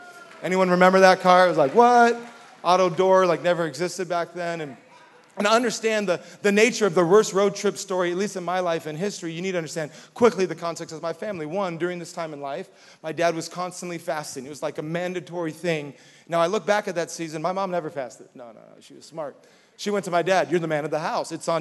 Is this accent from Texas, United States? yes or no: no; Hawaii, United States; Well, I grew up in Hawaii, so we didn't take road trips.